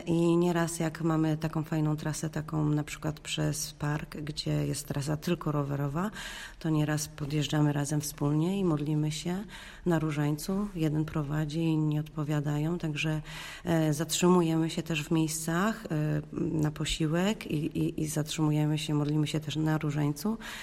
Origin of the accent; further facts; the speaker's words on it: Connecticut, United States; Jestem z Connecticut.